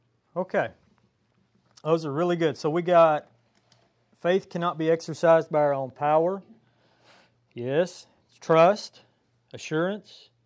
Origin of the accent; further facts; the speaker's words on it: United States; accent: hillbilly; these are Latin words, and my hillbilly accent's probably going to ruin them.